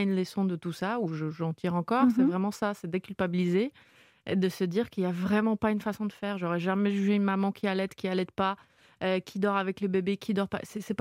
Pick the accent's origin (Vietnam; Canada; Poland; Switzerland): Poland; French is a second language; now in France; Ça veut dire, moi je suis polonaise, ça fait 8 ans que je suis en France.